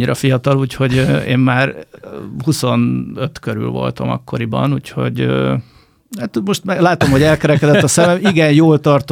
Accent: Barcs, Somogy, Hungary; now in Budapest, Hungary; Akkor én Barcsról származom, ez egy horvát határmenti falu, Somogy megyében, nem falu, kisváros, de hát nekem falu.

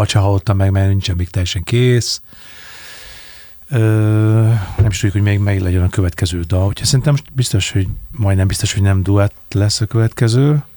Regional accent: Újlipótváros, Budapest, Hungary; mert ott nőttem fel a Újlipótvárosban.

